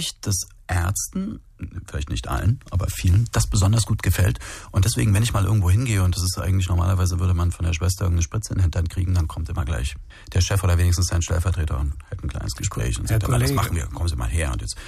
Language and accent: German; Dresden, Saxony, Germany; Meine Kindheit in Dresden